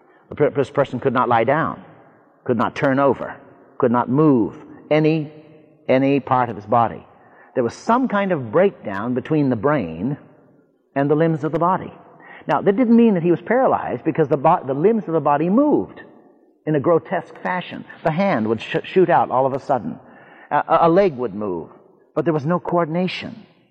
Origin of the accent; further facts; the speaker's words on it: United States; Now, I'm an American and very glad of it.